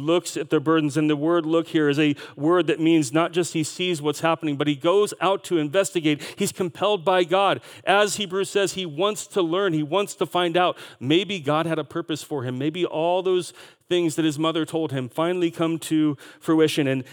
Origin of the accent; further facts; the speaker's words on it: United States; I mean, I know as an American, the first time I traveled outside the country, I just thought, like, I can do whatever I want.